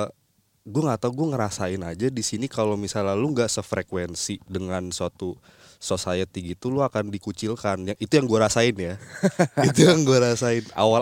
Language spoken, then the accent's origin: Indonesian; Kalimantan, Indonesia; Apa gue balik lagi ke kampung, ke Kalimantan? Karena btw kampung gue tuh bener-bener yang kampung, bukan di ibu kota atau di kota madianya gitu loh, bener-bener di kampung pedalaman gitu.